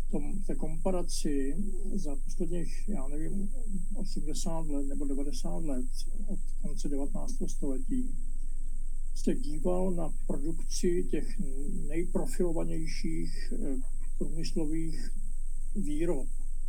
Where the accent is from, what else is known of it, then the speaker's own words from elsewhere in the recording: Zlín, Zlín Region, Czechia; born there; já jsem se narodil v Baťově nemocnici, přiznám se, ve Zlíně